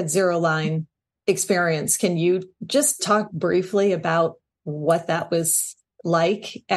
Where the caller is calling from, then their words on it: Vermont, United States; I'm coming from Vermont. Obviously, you are not.